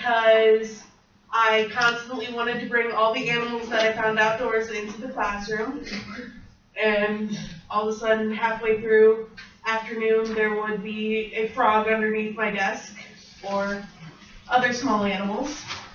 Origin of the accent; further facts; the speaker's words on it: Michiana, United States; I know I grew up in Michiana, small town, farming community, everything like that.